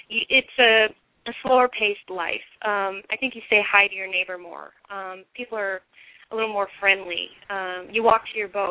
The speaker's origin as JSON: {"language": "English", "region": "Minnesota", "country": "United States", "tie": "born or raised there", "said": "it was just living in a marina really reminded me of the small town I grew up in Minnesota, that, you know, people know who you are."}